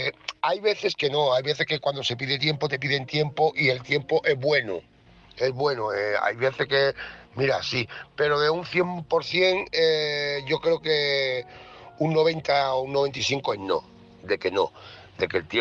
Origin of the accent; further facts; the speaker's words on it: Cádiz, Andalusia, Spain; now in Zamora, Spain; yo soy de Cádiz, estoy aquí en Zamora